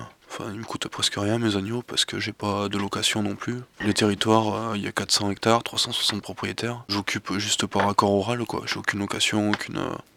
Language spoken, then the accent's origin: French; Auvergne-Rhône-Alpes, France; Je viens de la Drôme.